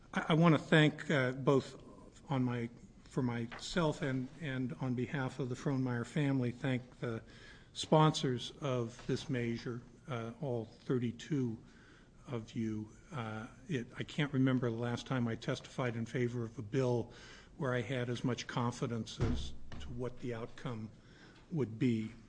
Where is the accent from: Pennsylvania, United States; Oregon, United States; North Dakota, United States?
Oregon, United States; Eugene; I'm a lawyer from Eugene.